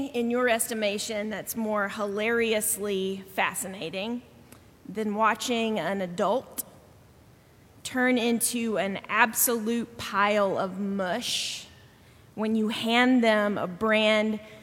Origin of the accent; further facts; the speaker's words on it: the South, United States; Now, I grew up in the South, so I'm going to say her kinfolk.